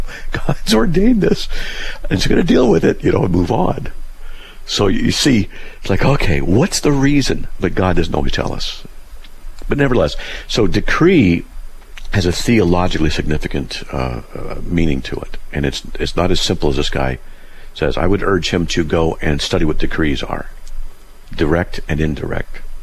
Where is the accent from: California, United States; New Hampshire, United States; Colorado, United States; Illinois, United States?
California, United States; I'm from Southern California. And when you drive in Southern California, you get it done. I live in Idaho.